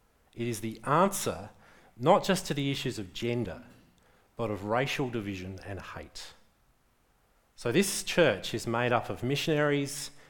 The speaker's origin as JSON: {"language": "English", "town": "Adelaide", "region": "South Australia", "country": "Australia", "tie": "born or raised there", "said": "The church I grew up in back in Adelaide"}